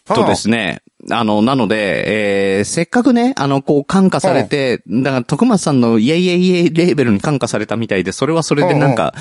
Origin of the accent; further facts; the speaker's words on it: Kansai, Japan; accent: Kansai dialect; 何遍撮っても関西弁が抜けない。